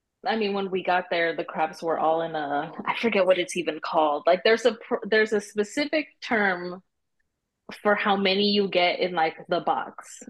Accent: Los Angeles, California, United States; now in Maryland, United States; I'm originally from LA, from the Valley. So 818, if anybody's listening in. And then I moved out to Maryland 2 years ago.

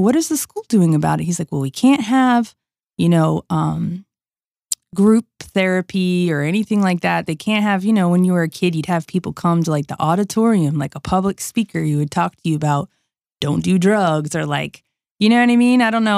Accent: Trenton, New Jersey, United States; I moved from Trenton, New Jersey, okay, where you really don't want your kid outside playing in the street. Like, I grew up playing in those streets

